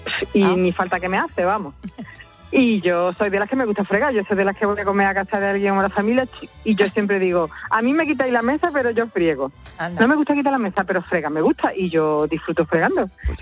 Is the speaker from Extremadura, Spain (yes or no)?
yes; Los Santos de Maimona, Extremadura, Spain; yo soy de Los Santos de Maimona, pero ahora mismo estoy en Zafra comprando, en Badajoz.